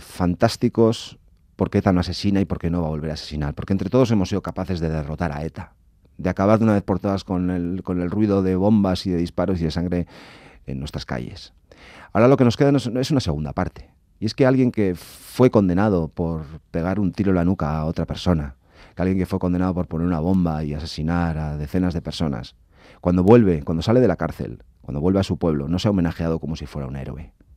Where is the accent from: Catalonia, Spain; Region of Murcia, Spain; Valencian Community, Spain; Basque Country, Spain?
Basque Country, Spain; como vasco, esto sea algo normal en mi tierra.